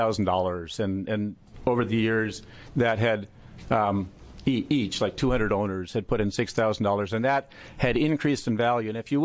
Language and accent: English; Oregon, United States; I am from Lane County